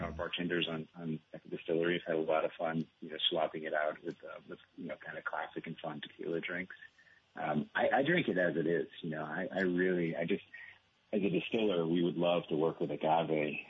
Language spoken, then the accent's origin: English; Plainfield, Vermont, United States; I grew up in Plainfield, Vermont, and you know, Richard and Sally, the Cape Farm, I mean, they're kind of agricultural superheroes in my book.